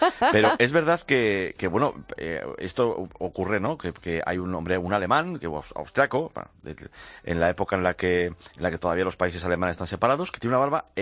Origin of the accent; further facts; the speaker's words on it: Spain; somos españoles